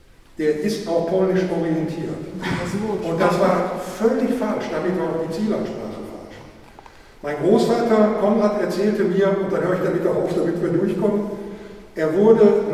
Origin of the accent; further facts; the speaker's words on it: Gelsenkirchen, North Rhine-Westphalia, Germany; now in Beckum, Germany; ich komme aus Gelsenkirchen, jetzt nicht mehr, jetzt Beckum, ganz lange schon.